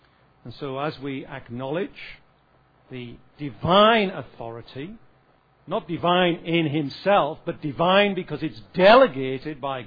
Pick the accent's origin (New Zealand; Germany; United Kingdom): United Kingdom; England; now in United States; I somewhat quake here, standing here as an Englishman preaching this sermon to Americans.